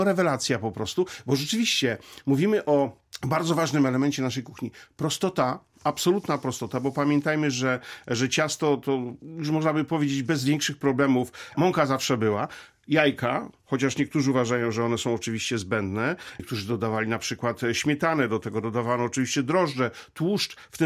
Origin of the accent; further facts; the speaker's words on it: northern Poland, Poland; ja pochodzę z północy, zawsze to podkreślam. Wprawdzie tradycja kuchni roztoczańskiej, bo mama spod Zamościa, a babcia z kuchni mazowieckiej, bo spod Ostrołęki